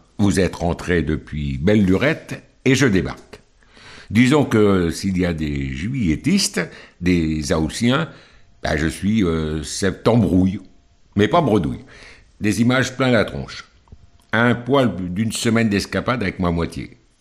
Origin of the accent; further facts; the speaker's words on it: Vichy, Auvergne-Rhône-Alpes, France; born there; comme Vichy, beaucoup plus haut, ma ville natale.